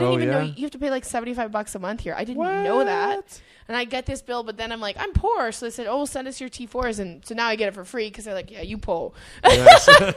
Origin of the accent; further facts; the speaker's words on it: Edmonton, Alberta, Canada; Edmonton Fringe, that's my hometown.